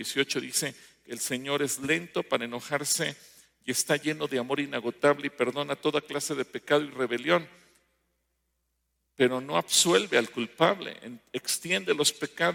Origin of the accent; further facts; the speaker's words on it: Mexico; a ver, como mexicanos, dice que nos ve gente de otros países